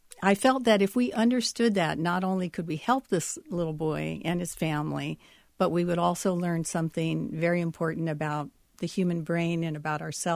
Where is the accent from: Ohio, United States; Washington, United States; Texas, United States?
Washington, United States; and I grew up near Hanford Nuclear Power Plant in southeastern Washington.